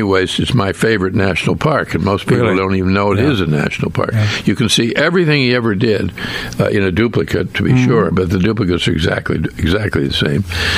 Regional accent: Pittsburgh, Pennsylvania, United States; I grew up in Pittsburgh when one of our neighborhood heroes was … who went to the high school.

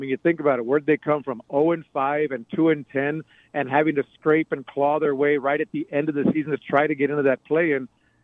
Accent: San Pedro, California, United States; now in El Paso, United States; As you guys know, I'm from Los Angeles. I'm from San Pedro, California. I've lived here now 20 years, and I still say I'm from California.

